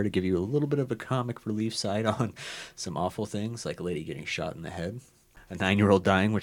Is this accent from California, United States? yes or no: no; Utah, United States; now in Tucson, United States; I'm originally from Utah, one of the Four Corner states. I moved down here to Tucson about 10 years ago.